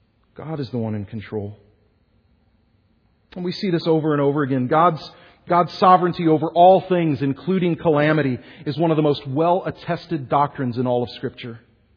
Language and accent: English; Houston, Texas, United States; I grew up in Houston, the beautiful beaches of Galveston.